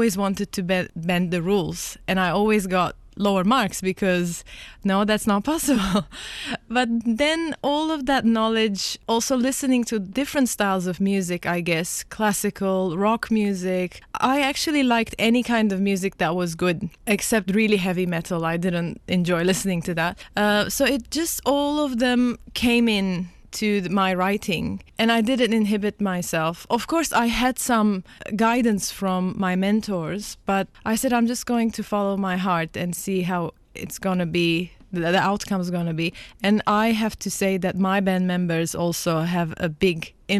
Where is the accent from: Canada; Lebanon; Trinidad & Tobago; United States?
Lebanon; As you said, I was born in Lebanon and I was mostly educated in the classical style of performance, piano.